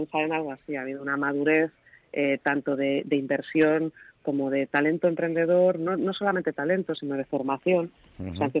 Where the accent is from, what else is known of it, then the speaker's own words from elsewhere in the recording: Madrid, Community of Madrid, Spain; yo creo que soy madrileña y adoro el sitio donde vivo. Es una ciudad muy divertida, con mucha diversidad